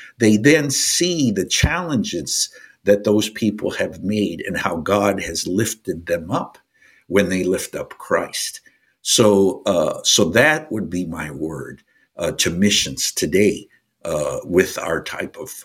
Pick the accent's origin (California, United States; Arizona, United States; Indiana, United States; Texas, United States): Arizona, United States; Phoenix; I am from Phoenix, Arizona. There are over 140,000 Native peoples in Phoenix.